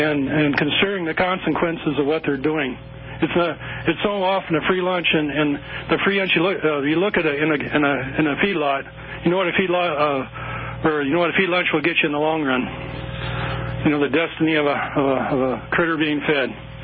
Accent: Nebraska, United States; We're from Nebraska. We do a few cattle.

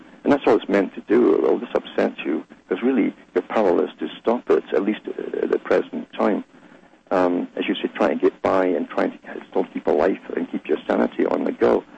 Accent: Ontario, Canada; from Ontario, Canada.

